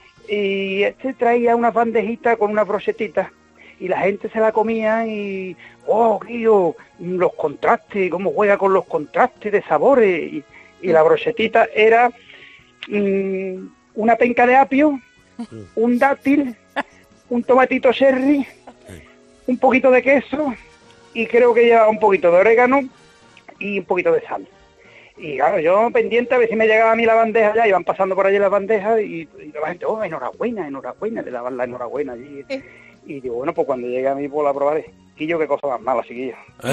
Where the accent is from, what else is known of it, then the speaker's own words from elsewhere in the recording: Utrera, Andalusia, Spain; Bueno, yo vivo en el puerto, pero soy de Utrera.